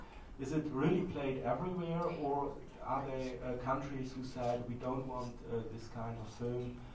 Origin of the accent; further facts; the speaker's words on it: Germany; I'm an atheist from Germany